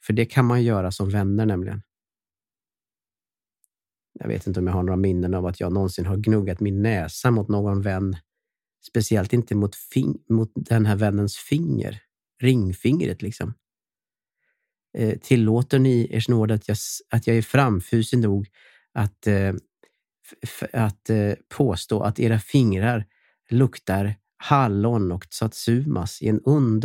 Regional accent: Borås, Västra Götaland County, Sweden; Jag kommer från Borås. Och i Borås har vi tre saker som vi ägnar oss åt.

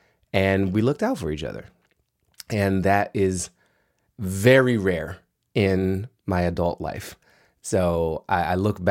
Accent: Washington, District of Columbia, United States; I grew up in Washington, D.C. in the 1980s. I was born in the wonderful year of 1977.

